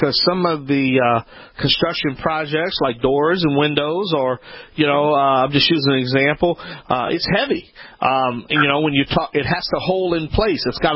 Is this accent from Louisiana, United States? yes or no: yes; New Orleans, Louisiana, United States; And this past weekend, we launched our show in my hometown in New Orleans on WHNO Channel 20.